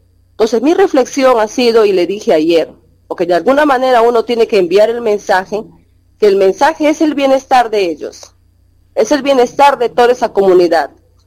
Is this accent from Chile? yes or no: no; Peru; Al final todos somos peruanos, ¿no?